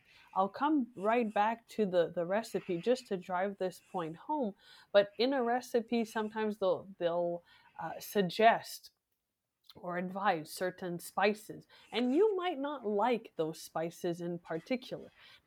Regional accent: Quebec, Canada; I'm from the East Coast and the French Canadian province of Canada

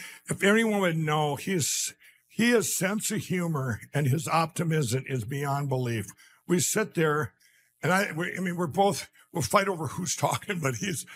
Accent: Minnesota, United States; My home state of Minnesota said, if there was such a thing, and if we figure out what it is, we're not giving it to you.

